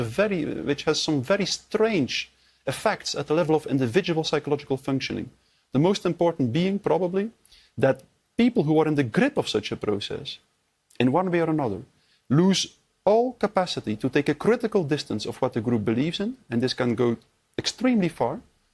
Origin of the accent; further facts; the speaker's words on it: Belgium; I'm from Belgium, as you said. A professor in clinical psychology at Ghent University. I also have a master in statistics.